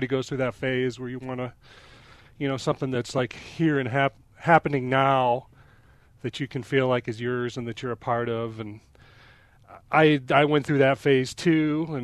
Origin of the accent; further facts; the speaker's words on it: Huron, United States; it all started because where I grew up in Huron, and there wasn't really a teacher in town at the time.